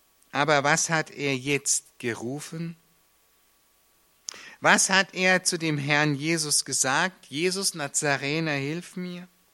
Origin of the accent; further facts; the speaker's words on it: Traunreut, Bavaria, Germany; Übrigens, ich komme aus Traunreuth.